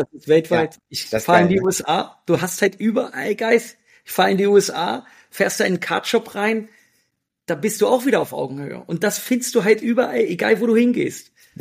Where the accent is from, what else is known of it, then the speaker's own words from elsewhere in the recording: Hanover, Lower Saxony, Germany; ich komme ja aus Hannover, wir sind gewohnt, zweite Liga zu gucken